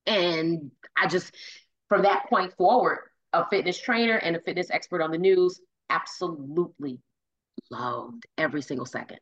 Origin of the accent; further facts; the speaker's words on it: Chicago, Illinois, United States; Because we explained I explained to him that I was from Chicago.